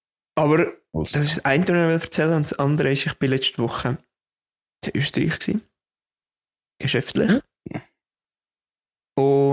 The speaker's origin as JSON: {"language": "German", "country": "Switzerland", "said": "Wir als Schweizer"}